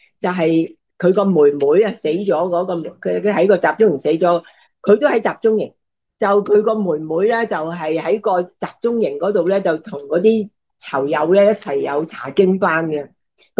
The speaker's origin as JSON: {"language": "Cantonese", "country": "Hong Kong", "tie": "born or raised there", "said": "我哋喺香港長大，好考好多啲公開試係嘛？"}